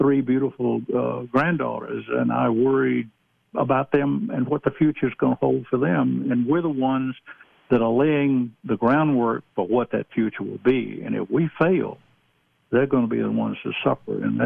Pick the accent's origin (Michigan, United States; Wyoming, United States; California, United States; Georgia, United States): Georgia, United States; I come from the Deep South. I'm originally from Georgia.